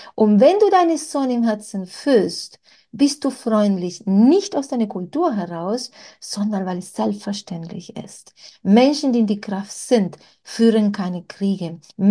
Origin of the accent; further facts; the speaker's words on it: Uruguay; now in Mallorca, Spain; Ich komme aus Südamerika, ich wohne auf Mallorca in Spanien. Und wir haben, Südländer haben wir in Spanien, Italien, woher meine Familie kommt, Uruguay, wo ich geboren bin